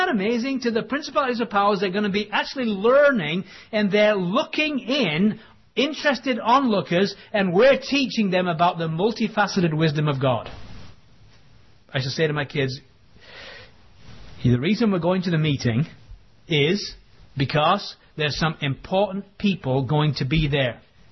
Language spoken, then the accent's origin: English; England, United Kingdom; now in United States; I know I'm an Englishman.